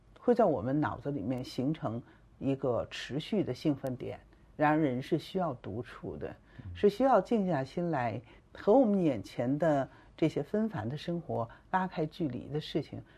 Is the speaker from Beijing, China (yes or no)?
yes; Beijing, China; also born or lived in Ngari, Tibet; 因为我从小生活在北京啊，如果没有我去当兵被分配到西藏阿里的这个经验